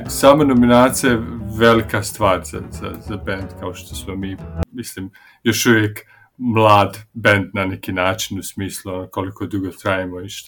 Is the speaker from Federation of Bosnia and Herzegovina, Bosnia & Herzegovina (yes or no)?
no; Banja Luka, Republika Srpska, Bosnia & Herzegovina; ja sam iz Bosne, iz Banja Luke.